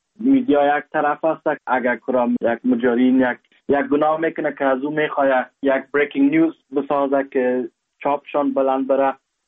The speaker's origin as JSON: {"language": "Persian", "country": "Afghanistan", "lives_now": "Germany", "said": "میگم که آلمان هستم، اونتا هم از افغانستان میام"}